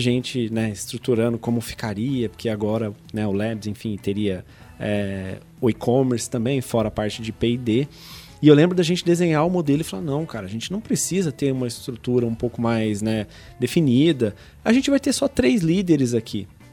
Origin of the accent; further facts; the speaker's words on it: São Lourenço, Minas Gerais, Brazil; Eu sou do interior de Minas Gerais, de uma cidade de São Lourenço, cidade das águas minerais de São Lourenço. Tomem água de São Lourenço, é muito pouco. E a minha cidade é uma cidade pequena, de 40 mil habitantes.